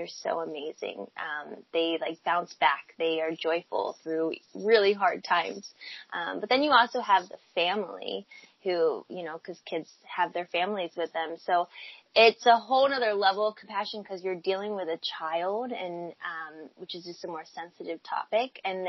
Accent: Pennsylvania, United States; also born or lived in Los Angeles; now in Seattle, United States; I grew up on the East Coast, actually, in Pennsylvania, and end up moving to L.A. In 2014, I believe.

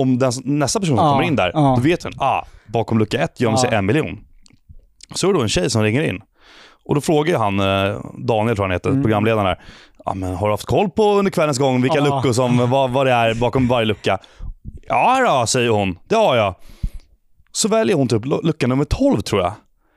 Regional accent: Värmdö, Stockholm County, Sweden; Vi är från Värmdö, för jag som inte hänger med.

